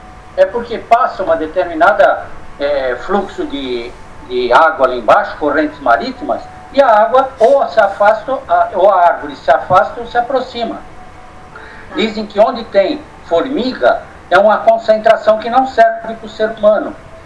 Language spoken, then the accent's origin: Portuguese; São Paulo, Brazil; eu vejo isso, via isso desde quando eu era pequeno lá no Ipiranga, que eu morava em São Paulo